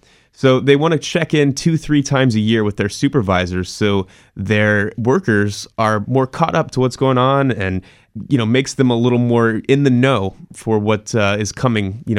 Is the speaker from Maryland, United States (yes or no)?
yes; Frederick, Maryland, United States; Well, I'm originally from Frederick, Maryland, so part of the D.C. metro area.